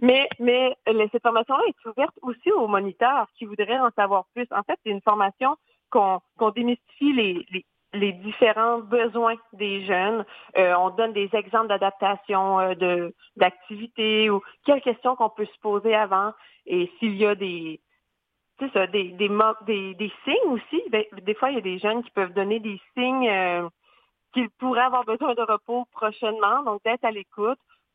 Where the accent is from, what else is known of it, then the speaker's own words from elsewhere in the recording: Quebec, Canada; now in Gaspésie, Canada; Moi, je suis régionaire du Bas-Saint-Laurent et c'est cet emploi qui m'a emmenée en Gaspésie.